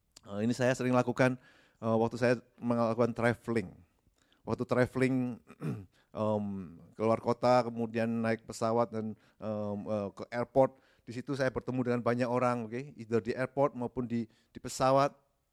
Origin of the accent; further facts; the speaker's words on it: Indonesia; Saya dari Indonesia. Saya ada keturunan Chinese juga.